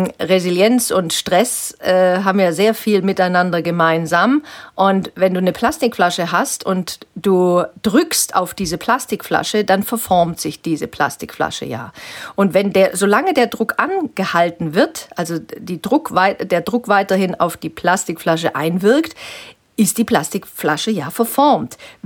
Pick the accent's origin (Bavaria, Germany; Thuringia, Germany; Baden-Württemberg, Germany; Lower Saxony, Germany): Baden-Württemberg, Germany; ich bin eben im Schwäbischen aufgewachsen und da hatten wir direkt vor der Haustür einen Wald